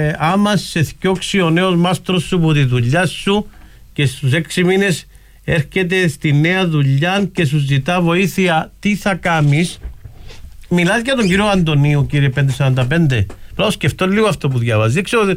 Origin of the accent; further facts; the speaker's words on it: Paphos, Paphos District, Cyprus; Δεν με ενδιαφέρει το ποδόσφαιρο, αλλά είμαι από την Πάφο και χαίρομαι που πάει καλά